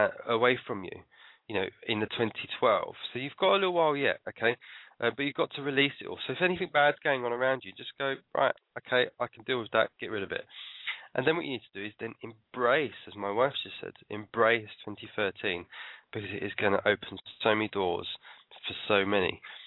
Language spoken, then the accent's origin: English; London, United Kingdom; he's Welsh and I'm English, and I'm from London.